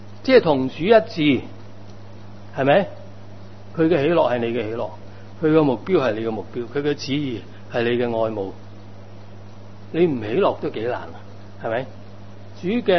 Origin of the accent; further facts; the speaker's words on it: China; 咁我中國人講嘅知足常樂